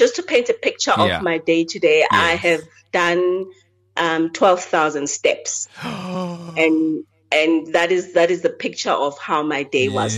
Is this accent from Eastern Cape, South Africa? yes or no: yes; Uitenhage, Eastern Cape, South Africa; born there; Okay, I was born in Gariga, in a place called Gariga.